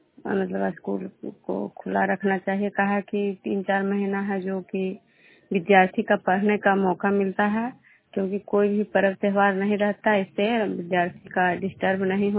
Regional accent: Bishnupur, Bihar, India; मैं विष्णुपुर ग्राम कजरा पंचायत नालंदा जिला नालंदा प्रखंड की निवासी हूँ।

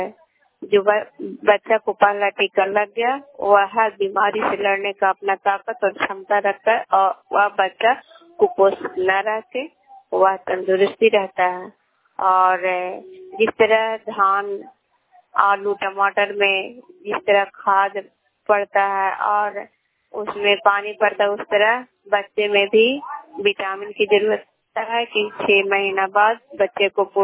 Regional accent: Pachloga, Bihar, India; हमारा जिला नालंदा है, ग्राम पोस्ट पचलोगा के रहने वाले हैं, इस्लामपुर प्रखंड के

